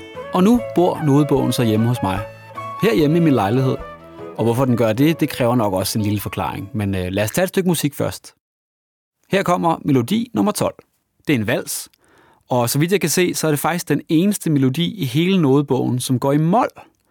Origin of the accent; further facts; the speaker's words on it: Zealand, Denmark; så er jeg, ligesom Søren Christensen, født og opvokset på Sjælland.